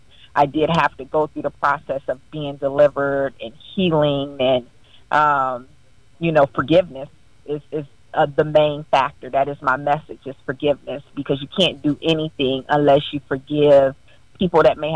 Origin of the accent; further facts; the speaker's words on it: Akron, Ohio, United States; I am from the hometown. My hometown is Akron, Ohio.